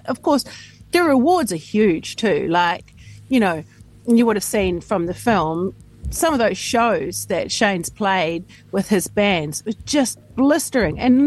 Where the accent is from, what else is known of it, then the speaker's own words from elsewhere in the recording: New Zealand; growing up in New Zealand, you always tend to feel like you're away from everything and you're on the edge of the earth and, you know, it's a backwater